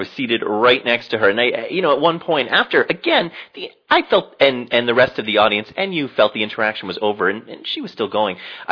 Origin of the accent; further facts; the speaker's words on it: New Jersey, United States; just the way my mother raised me and the Emily Post way of life that I grew up in New Jersey